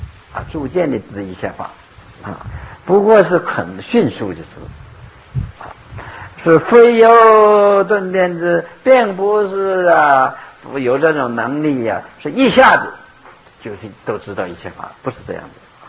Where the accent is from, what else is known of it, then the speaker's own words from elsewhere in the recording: Northeast China, China; 还是你们说的对，我是东北人的土话，没错。